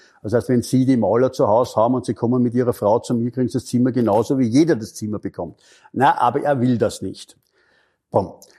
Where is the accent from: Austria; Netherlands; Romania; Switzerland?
Austria; bei uns in Österreich